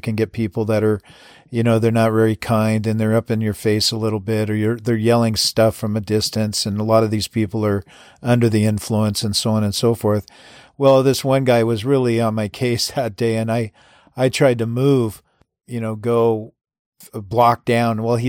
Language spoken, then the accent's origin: English; Everett, Washington, United States; Now, years ago, in my hometown of Everett, Washington, I was a zealous, up-and-coming, full of passion and zeal, serving the Lord.